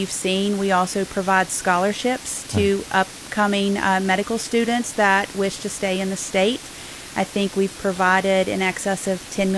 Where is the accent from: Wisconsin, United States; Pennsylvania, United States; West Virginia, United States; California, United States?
West Virginia, United States; So I am from Boone County.